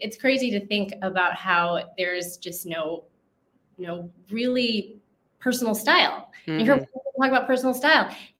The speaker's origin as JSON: {"language": "English", "town": "Chicago", "region": "Illinois", "country": "United States", "also_born_or_lived": "Los Angeles", "said": "I mean, I'm from Chicago, but lived in LA."}